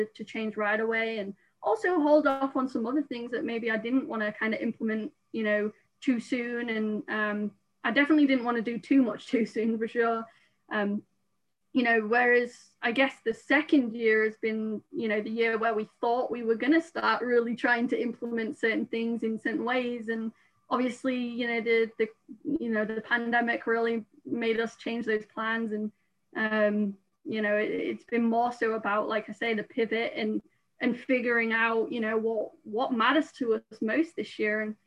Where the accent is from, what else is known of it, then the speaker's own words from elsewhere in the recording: Richmond, Yorkshire and the Humber, United Kingdom; now in United States; so I am from England, and Richmond is really in the northeast of England, and I don't have any family in the States.